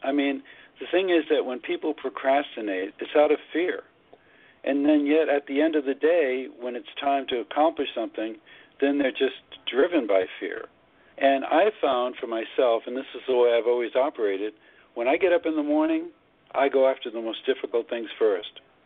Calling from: Palm Springs, California, United States; Palm Springs, California.

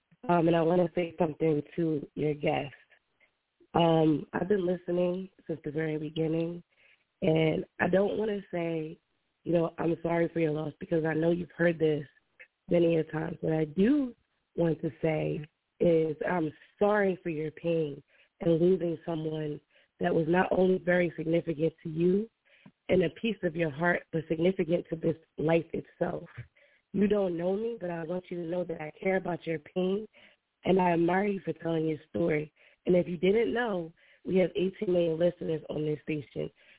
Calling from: New Jersey, United States; I'm calling from Jersey.

